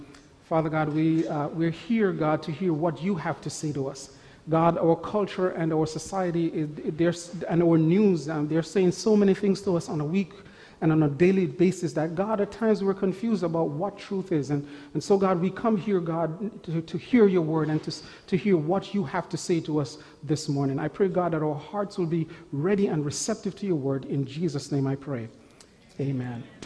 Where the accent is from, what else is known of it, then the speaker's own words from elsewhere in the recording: Jamaica; he knows I'm from Jamaica, and the weather was very warm yesterday